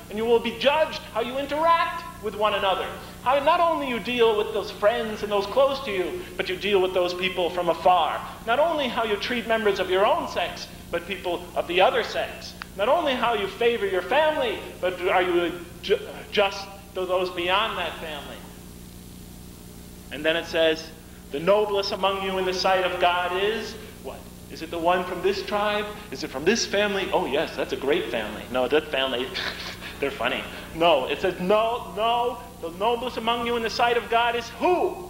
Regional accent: Bridgeport, Connecticut, United States; You know, when I was a teenager growing up in Bridgeport, Connecticut, my gang or group was essentially white, mostly Italian Americans, although I'm German.

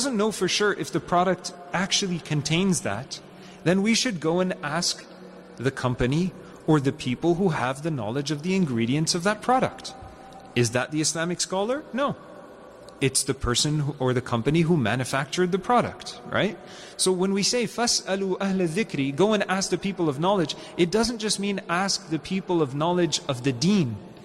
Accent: Montreal, Quebec, Canada; when we were being raised, growing up in Montreal

